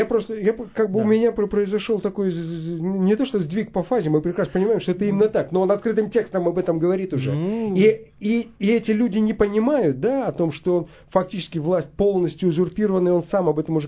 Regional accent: Kazakhstan; То есть я вообще из Казахстана, казах.

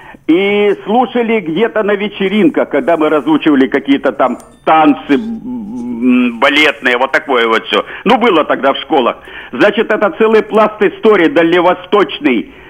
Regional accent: Far East, Russia; Я дальневосточник.

